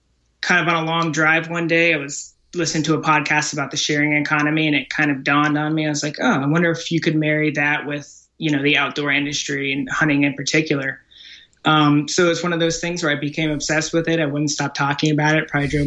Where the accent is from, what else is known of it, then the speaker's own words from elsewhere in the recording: Richmond, Virginia, United States; now in Texas, United States; So I moved to Texas 3 years ago. I grew up in Richmond, Virginia. I grew up hunting and fishing.